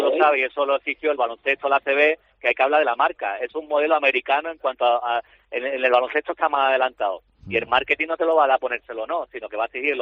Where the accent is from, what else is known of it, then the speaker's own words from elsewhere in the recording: Málaga, Andalusia, Spain; como malagueño y malaguista